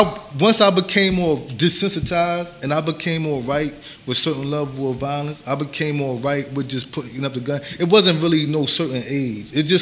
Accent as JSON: {"language": "English", "town": "New York City", "region": "New York", "country": "United States", "tie": "born or raised there", "said": "Because it's like, when I grew up in Bushwick, you know, Bushwick was like one of the only three spots where you can get heroin."}